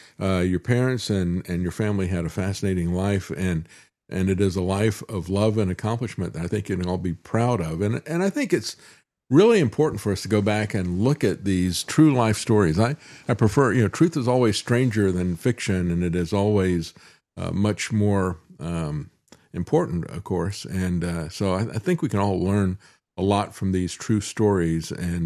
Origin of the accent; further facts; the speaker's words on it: Tampa, Florida, United States; I grew up in Tampa.